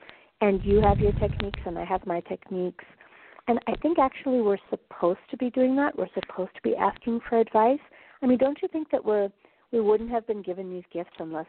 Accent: Minneapolis, Minnesota, United States; I grew up in Minneapolis in a Catholic family, and I was formally educated in those ways

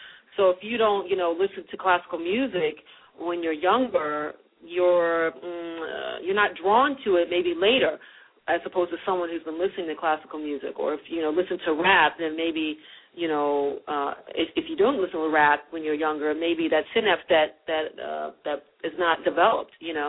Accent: Philadelphia, Pennsylvania, United States; born there; I'm a Pisces and I was born in Philadelphia on on February 23rd and 1970

